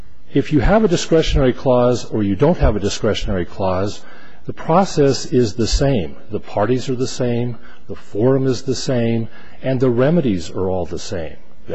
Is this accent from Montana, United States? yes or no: yes; Helena, Montana, United States; I'm from Helena, Montana, on behalf of the insurance commissioner.